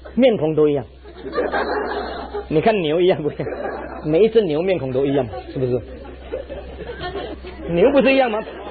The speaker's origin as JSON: {"language": "Chinese", "country": "China"}